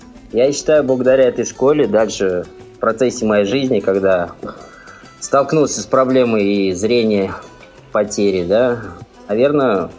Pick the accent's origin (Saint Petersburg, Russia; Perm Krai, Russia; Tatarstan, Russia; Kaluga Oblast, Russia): Tatarstan, Russia; Kazan; Родился я в Казани, живу в Казани